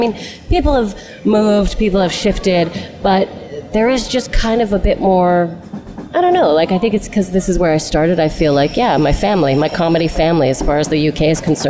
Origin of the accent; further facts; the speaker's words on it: Calgary, Alberta, Canada; now in Manchester, United Kingdom; I moved to Manchester about 7.5, maybe 8 years ago from Canada. I am from Calgary, Alberta.